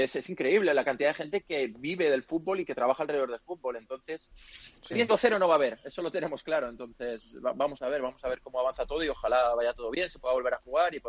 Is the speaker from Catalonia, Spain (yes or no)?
yes; L'Hospitalet de Llobregat, Catalonia, Spain; el de mi ciudad donde yo crecí, en Hospitalet